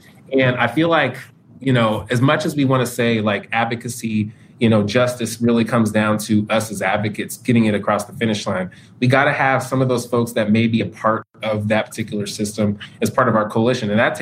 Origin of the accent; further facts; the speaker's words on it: Federal Way, Washington, United States; Just last week in my hometown of Federal Way, outside of the Kaiser, one of our larger hospitals building